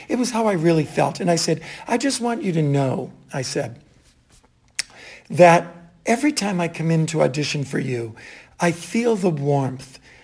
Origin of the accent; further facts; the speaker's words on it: Massachusetts, United States; accent: Boston; I always have my Boston accent to lean on.